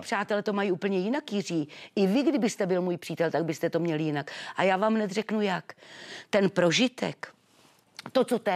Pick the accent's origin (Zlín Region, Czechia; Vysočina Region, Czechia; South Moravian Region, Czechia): Vysočina Region, Czechia; Třebíč; je to zdravice z Třebíče, víte, já jsem Třebíčanka